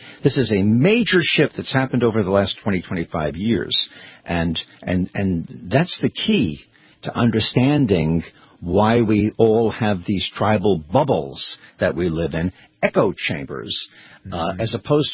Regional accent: Brooklyn, New York, United States; Well, I'm from Brooklyn.

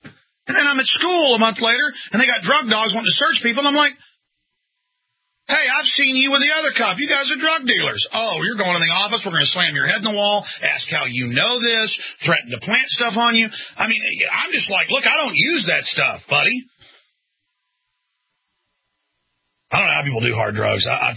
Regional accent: Dallas, Texas, United States; Folks, I grew up in Dallas

